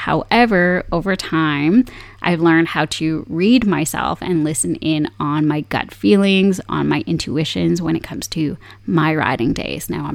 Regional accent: Saskatchewan, Canada; I am originally from Saskatchewan

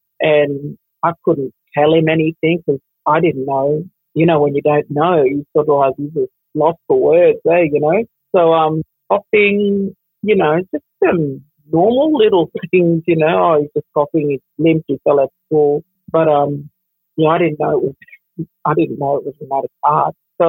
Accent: Cairns, Queensland, Australia; Born and raised in Cairns, far north Queensland. My family ties back to Moa Island, St. Paul's. Traditional name is Wag Village.

